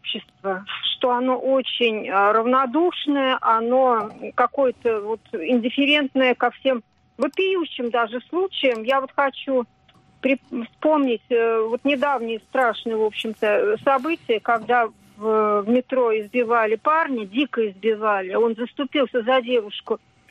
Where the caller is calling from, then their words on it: Moscow Oblast, Russia; я из Подмосковья.